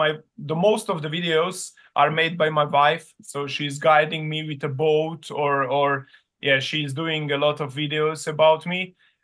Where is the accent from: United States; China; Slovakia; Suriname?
Slovakia; now in Austria; Here in Austria, we have only two races per winter season, but I'm coming from Slovakia. That's the next country next to Austria.